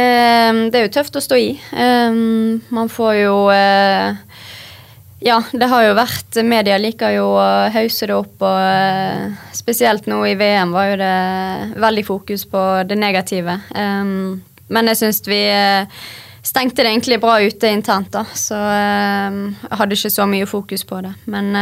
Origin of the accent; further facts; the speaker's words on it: Bergen, Vestland, Norway; Vi er jo bergensere, så vi må tørre å si det.